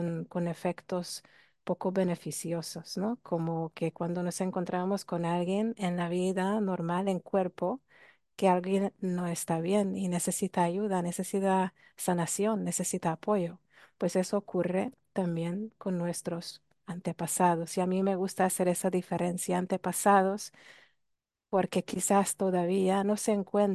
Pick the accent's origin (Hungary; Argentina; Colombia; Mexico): Hungary; Spanish is a second language; now in Barcelona, Spain; que soy húngara, así que ese acento que escucha no es de Brasil, aunque me dicen que tengo acento brasileño. Soy húngara y vivo en Barcelona, España, en la tierra de Cataluña.